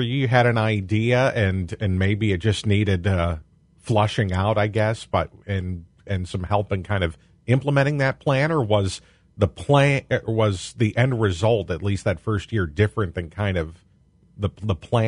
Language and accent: English; Kewaunee, Wisconsin, United States; I am from Kewaunee, and on the south end of town